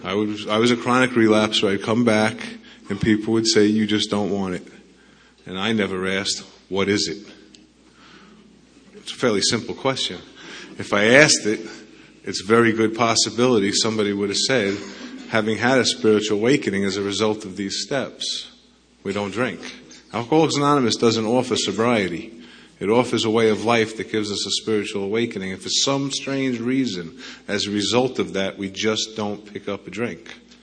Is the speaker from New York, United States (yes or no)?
yes; New York, United States; accent: New York; now in Arizona, United States; I know my accent's from New York, so just to get confused. Back in New York and now living in Arizona, people don't quite understand when you say you're recovered.